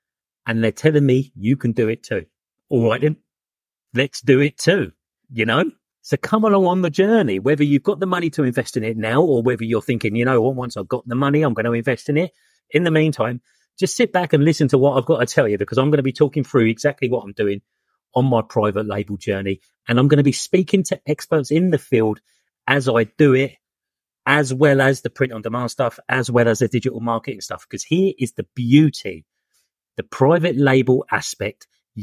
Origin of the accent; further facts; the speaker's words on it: Brighton, South East England, United Kingdom; I'm a guy from Brighton in my 40s